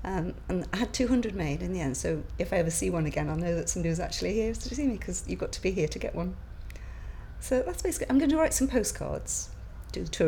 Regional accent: Crosby, North West England, United Kingdom; I'm 57, and I'm from Crosby, near Liverpool.

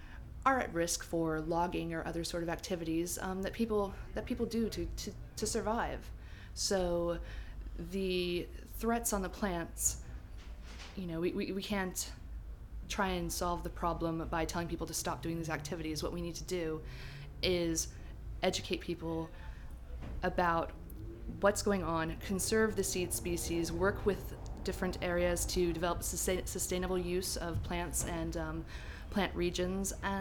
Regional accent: San Diego, California, United States; moved away as an adult; now in United Kingdom; I'm 34 and from San Diego, California.

